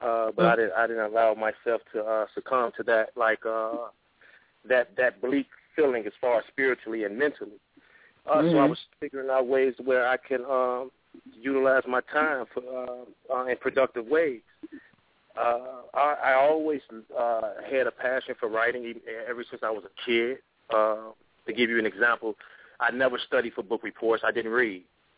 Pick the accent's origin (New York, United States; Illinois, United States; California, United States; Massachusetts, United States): Illinois, United States; Chicago; I'm from Chicago, and I was, you know, hitting the highway like many of my peers that was in the game at the time.